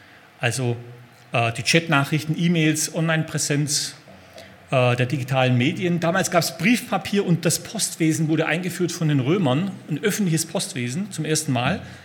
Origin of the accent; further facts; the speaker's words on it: Aalen, Baden-Württemberg, Germany; Also Obacht geben, sagen wir in meiner Heimatstadt Aalen.